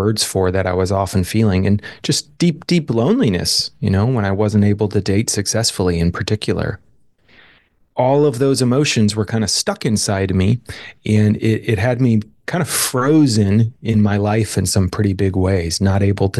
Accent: United States; So I was raised here in the States in a pretty kind of lower middle class

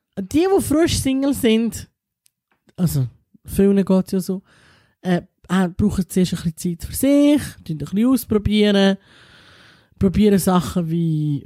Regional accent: Italy; Ich bin Italienerin.

